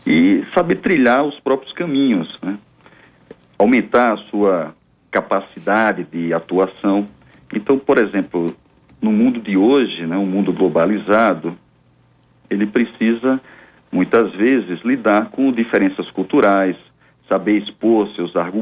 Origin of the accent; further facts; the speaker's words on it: Rio Grande do Norte, Brazil; mas eu sou potiguar. Comedor de camarão.